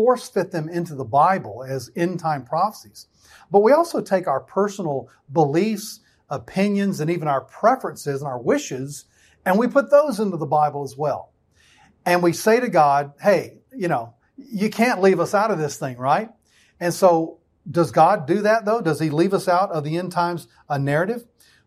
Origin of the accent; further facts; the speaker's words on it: United States; I mean, I'm an American. I love my country.